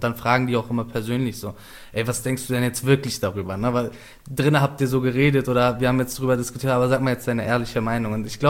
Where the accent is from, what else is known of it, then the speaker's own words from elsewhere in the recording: Berlin, Germany; Aber ich glaube auch wichtig ist, dass wir aus Berlin kommen zum Beispiel. Wenn ich dann sage, dass ich aus Kreuzberg bin, aus Neukölln bin und hier aufgewachsen bin